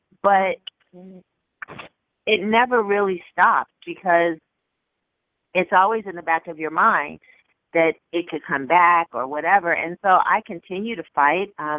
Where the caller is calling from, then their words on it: Santa Clarita, California, United States; I'm calling from the Santa Clarita Valley in California, and surrounded by gorgeous mountains sometimes isn't the best for reception, but it is gorgeous out here.